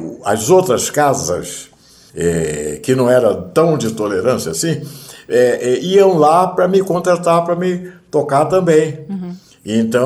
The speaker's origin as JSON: {"language": "Portuguese", "town": "Nova Friburgo", "region": "Rio de Janeiro", "country": "Brazil", "tie": "born or raised there", "said": "fui crooner de conjunto e na minha terra, em Nova Friburgo, né? Eu fiz muito baile, muita coisa."}